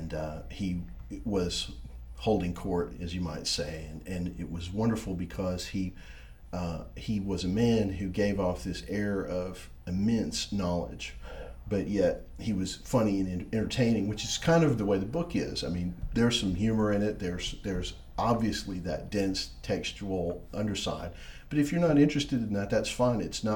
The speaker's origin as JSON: {"language": "English", "town": "Gadsden", "region": "Alabama", "country": "United States", "tie": "born or raised there", "said": "Growing up in Gadsden, one of the things that all the Baptists that I would hang out with would do is on Christmas Eve, we would go to midnight mass at the Catholic Church."}